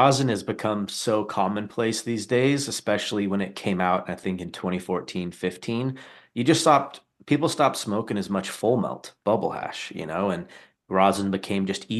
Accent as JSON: {"language": "English", "country": "United States", "said": "I will admit I felt a little bit of guilt as an American"}